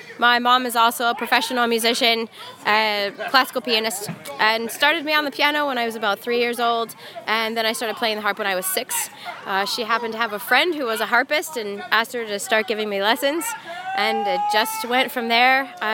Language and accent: English; Dublin, Ohio, United States; we're from Dublin, Ohio